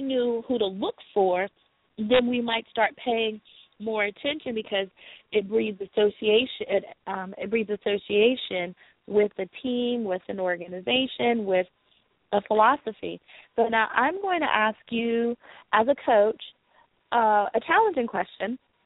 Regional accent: Washington, District of Columbia, United States; I grew up in the Washington, D.C. area, but everyone who listens to the show knows that I am a diehard Cowboys fan.

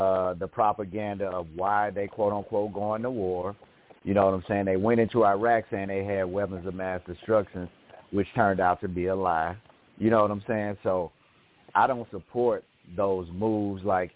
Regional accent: United States; Like when I say America, even though I am an American, I live in this country and whatnot, pay taxes and all that.

